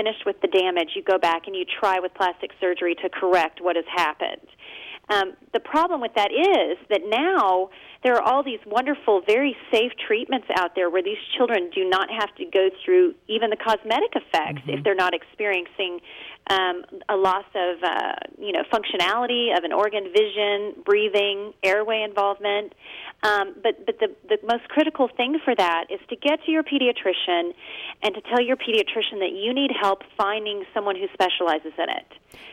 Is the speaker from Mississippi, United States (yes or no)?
no; Little Rock, Arkansas, United States; he developed his practice in my hometown, which is Little Rock